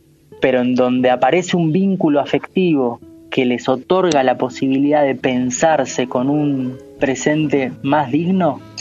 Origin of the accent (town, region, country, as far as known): Argentina